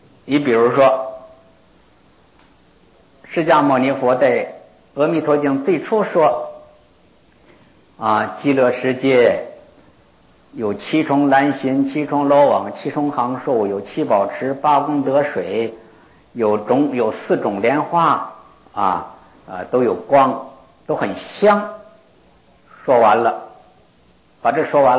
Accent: China; now in United States; 我们中国人说话跟印度人不一样啊，印度的梵语梵音，印度的人的口气说话是重复的。这个重复呢，以前在中国不知道，现在我到了美国住的久了，有点洋话几分不大多。

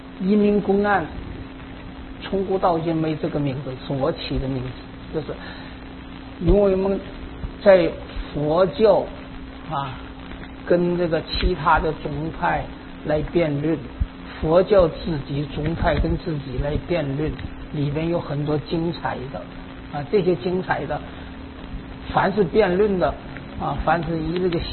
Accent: China; 这是我们中国人比较融合融通的一种这个说法

